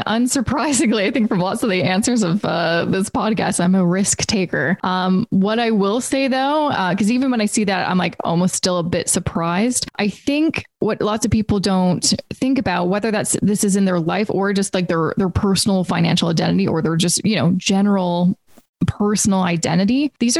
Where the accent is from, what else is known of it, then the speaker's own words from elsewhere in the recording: Vancouver, British Columbia, Canada; I'm originally from Vancouver. I was there for 3 years.